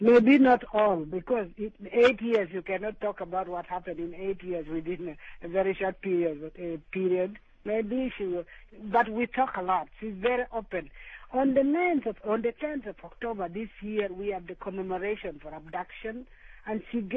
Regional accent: Lira, Northern Region, Uganda; I'm back in my hometown in Lira, in northern Uganda.

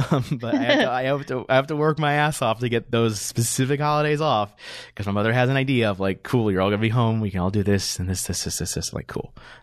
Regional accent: Michigan, United States; now in Texas, United States; I grew up in Michigan, I grew up north

